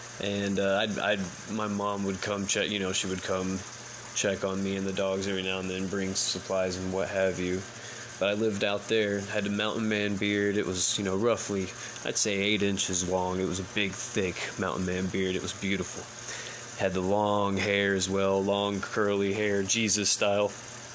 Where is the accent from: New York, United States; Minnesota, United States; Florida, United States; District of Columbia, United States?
Florida, United States; she's the only family I have here in Tennessee, and I'm from Florida and don't really associate with the people around here